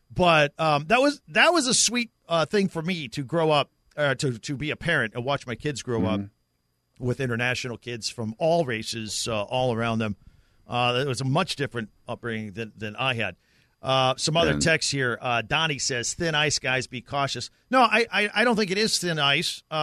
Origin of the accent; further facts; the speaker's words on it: Carmel, Indiana, United States; also born or lived in Los Angeles / Houston; Look, we all know I grew up in Carmel, Indiana. It's 99.9% white, or was back in the day.